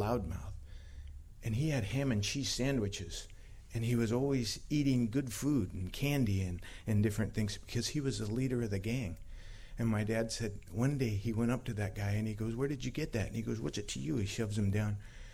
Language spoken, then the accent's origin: English; Crescent City, California, United States; born there; I was born in Crescent City, California. A really pretty little country town. I was born the youngest of eight children